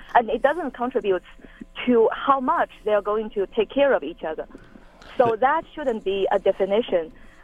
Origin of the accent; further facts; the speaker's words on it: China; I was pro-traditional marriage because I was from China, a very traditional family.